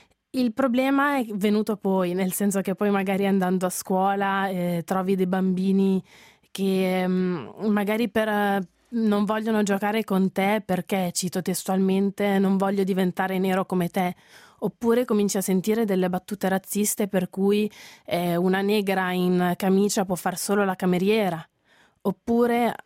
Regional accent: Switzerland; io sono svizzera, sono nata qui, cresciuta

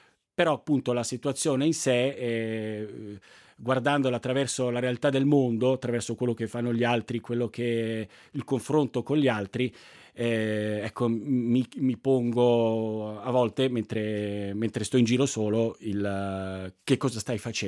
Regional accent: Zurich, Switzerland; born there; Io per esempio sono nato a Zurigo, il svizzero tedesco non l'ho mai parlato, almeno sì, lo capisco per le scuole elementari. In Ticino non parlo il dialetto, almeno lo parlo poco, cerco di parlarlo

